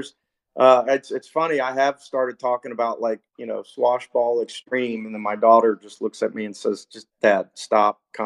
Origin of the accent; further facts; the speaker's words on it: Kentucky, United States; also born or lived in Ohio; You know, I would say I'm from Ohio, and I mean, I lived in Ohio, and actually I was born in Ohio, lived in Kentucky, and I've was raised in Kentucky and lived there for a while